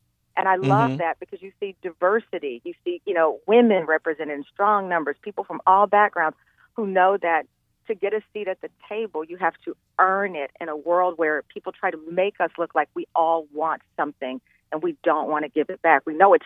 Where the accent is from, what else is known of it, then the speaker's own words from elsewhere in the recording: Texas, United States; You have been one of my heroes in radio, TV, my entire life listening to you growing up in Texas.